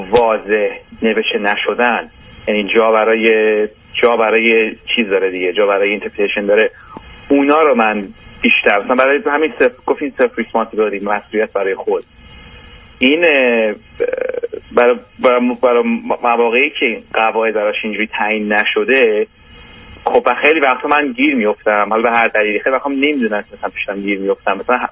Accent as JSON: {"language": "Persian", "country": "Iran", "moved": "yes", "said": "من از ایران اومدم"}